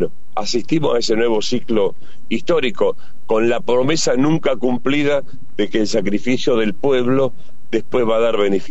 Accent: Argentina; como argentino

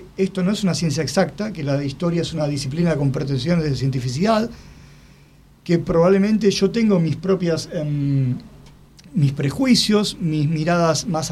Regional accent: Santiago de Compostela, Galicia, Spain; born there; en Santiago de Compostela

